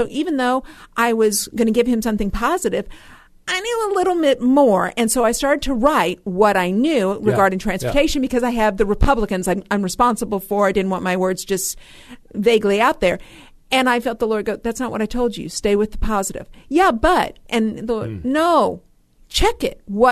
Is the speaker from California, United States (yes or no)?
no; New Jersey, United States; I'm from Jersey.